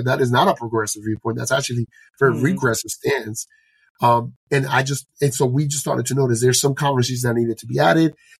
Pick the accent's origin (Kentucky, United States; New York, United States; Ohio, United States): New York, United States; New York City; growing up in New York City, you know, we went to a Pentecostal church.